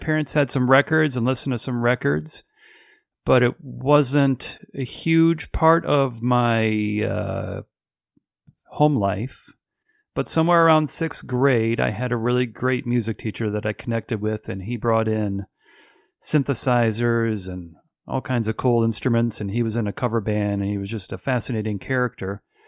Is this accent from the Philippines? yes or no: no; Sikeston, Missouri, United States; also born or lived in Pontiac, Michigan; I was born in Pontiac, Michigan. And then my family moved to Missouri in 1980. So I was in third grade.